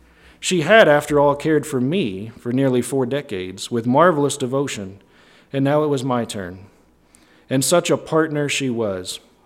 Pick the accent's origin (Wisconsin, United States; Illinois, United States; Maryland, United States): Maryland, United States; But where I grew up in the East Coast, outside of Maryland, the victim of choice was West Virginia.